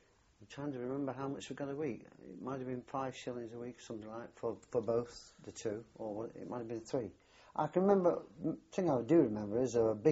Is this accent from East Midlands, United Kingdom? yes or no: yes; Nottingham, East Midlands, United Kingdom; born there; date of birth was 30th of the 6th, 1923. And I was born in Nottingham, I believe Traffic Street in Nottingham.